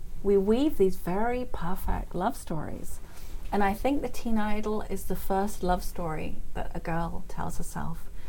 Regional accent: Wales, United Kingdom; Petra was growing up in South Wales, which is where I grew up, in a kind of post-industrial community, as they now describe it.

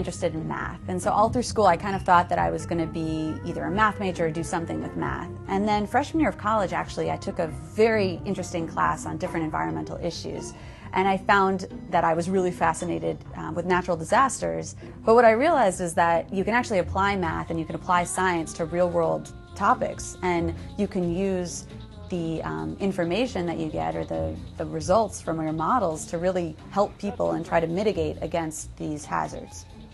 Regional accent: Minnesota, United States; I grew up in Minnesota. You know, we have flooding, we have drought.

